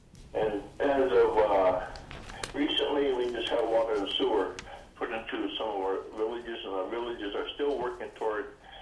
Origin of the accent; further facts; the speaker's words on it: Nome, Alaska, United States; Hello, I'm from Nome, Alaska, and I've been raised in Boise. I was raised in Nome.